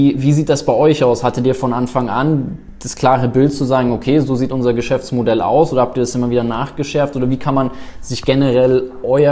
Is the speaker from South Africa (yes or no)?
yes; South Africa; ich bin in Südafrika groß geworden und viel in Afrika rumgereist, auch in Asien